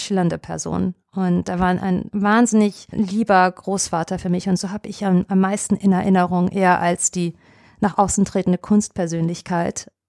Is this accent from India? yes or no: no; Frankfurt, Hesse, Germany; also born or lived in Hamburg / New York; Ich bin ja eigentlich aus Hamburg, mein erstes Lebensjahr. Dann haben wir mehrere Jahre in Frankfurt gewohnt